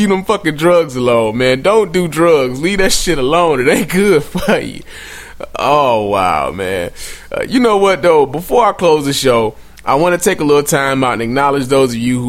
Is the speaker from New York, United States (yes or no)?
no; Chicago, Illinois, United States; y'all repping harder than my hometown of Chicago right now.